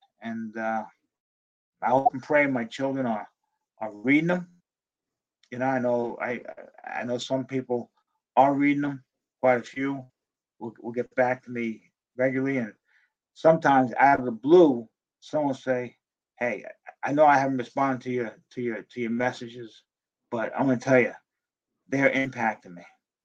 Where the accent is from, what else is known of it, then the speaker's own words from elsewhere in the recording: New Jersey, United States; because I grew up in New Jersey, I was a Giants fan.